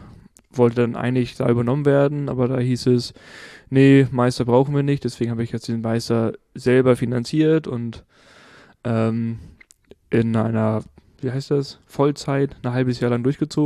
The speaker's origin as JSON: {"language": "German", "region": "Hamburg", "country": "Germany", "tie": "born or raised there", "said": "Also aufgewachsen bin ich in Hamburg City, wohne jetzt am Rand von Hamburg in Hamburgs Osten. Wohne da jetzt seit 10 Jahren"}